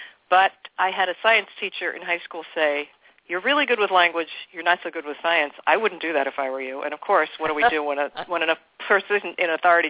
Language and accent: English; New York City, New York, United States; I live here full time. I'm from the New York City originally, but I don't know. I retreated out here some 14 years ago.